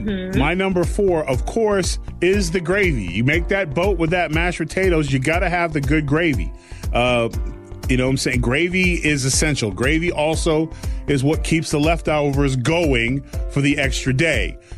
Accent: California, United States; Like I'm from California. Like I've been up there.

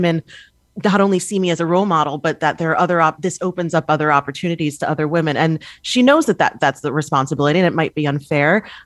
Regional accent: New York, United States; And, you know, I'm born and raised in New York. I grew up a Yankee fan.

